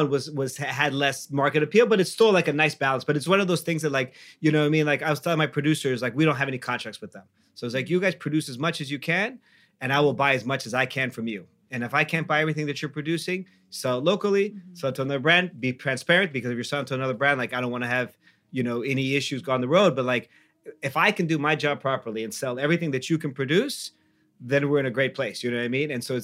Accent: Mexico City, Mexico; we're all from Mexico City, you know?

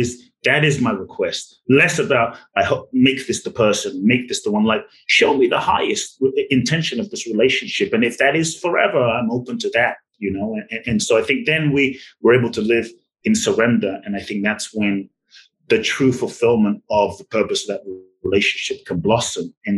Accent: London, United Kingdom; I grew up in London, so I grew up with soccer.

